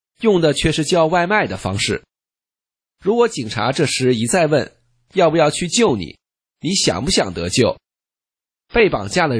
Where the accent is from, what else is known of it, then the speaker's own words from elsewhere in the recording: China; 我想他应该没有我们大陆人的顾虑吧